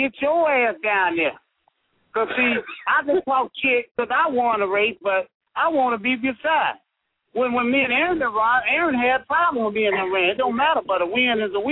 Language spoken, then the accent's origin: English; Texas, United States; I'm telling you like I'm from Texas. Everything is big.